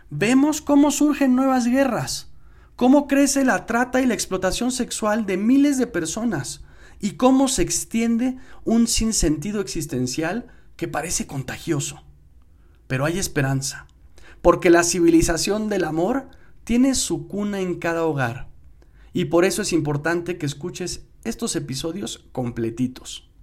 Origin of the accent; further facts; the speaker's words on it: Mexico; now in Bogotá, Colombia; Soy mexicano, mi esposa es colombiana y actualmente vivimos en Bogotá.